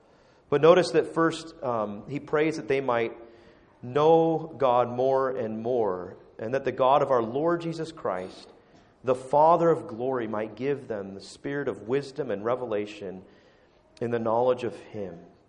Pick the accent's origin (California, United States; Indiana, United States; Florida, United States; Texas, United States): California, United States; now in Canada; maybe you don't know I'm not from Canada originally. Maybe you can tell by the accent. I don't know. From Southern California